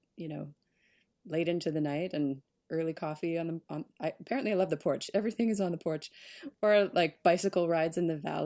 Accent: Port Elgin, Ontario, Canada; I grew up in Port Elgin, which you're probably familiar with if you're in Toronto. It's about 3 hours north on Lake Huron.

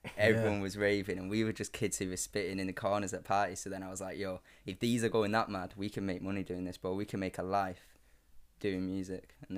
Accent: Leeds, Yorkshire and the Humber, United Kingdom; also born or lived in Batley / Morecambe / Bradford / Bolton; Nah, so we were born in Leeds.

